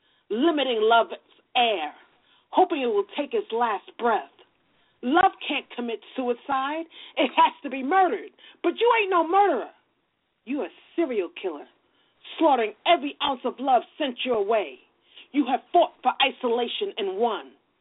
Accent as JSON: {"language": "English", "town": "New York City", "region": "New York", "country": "United States", "said": "And then because I'm a New Yorker, the first place I went to perform was actually in Harlem."}